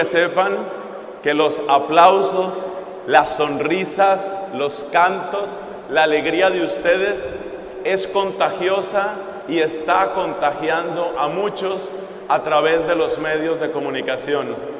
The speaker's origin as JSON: {"language": "Spanish", "country": "Colombia", "said": "recibía noticias de muchas personas en varios lugares, especialmente en mi país, en Colombia."}